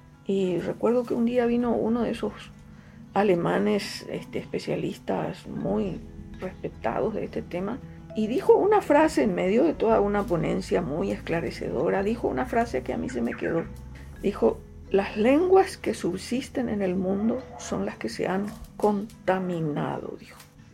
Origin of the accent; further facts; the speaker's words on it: Paraguay; Basta de discriminación y basta de desprecio al yopará, que es la lengua de mi pueblo.